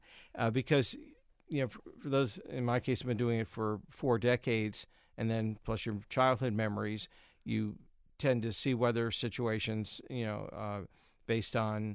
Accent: Pennsylvania, United States; You know, I grew up in Pennsylvania

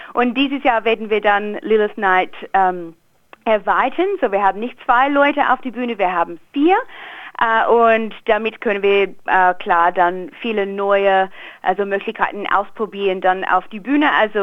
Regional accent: Australia; German is a second language; also born or lived in Cologne / Wuppertal / Berlin; ich komme ursprünglich aus Australien. Ich habe aber knapp 16 Jahre in Europa gelebt und 12, 13 Jahre davon in Deutschland. Ich habe in Köln, Wuppertal und Berlin gelebt, also als Musikerin und Komponistin. Und ich bin seit diesem Jahr mit der Krise wieder in Australien.

